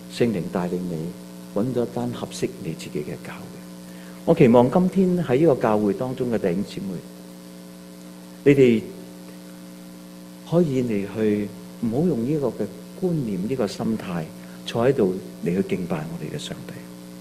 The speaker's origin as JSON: {"language": "Chinese", "country": "Hong Kong", "moved": "yes", "said": "我都是从异地而来，我从香港这个地来到这个地方。我记得在22年前我来到这里的时候"}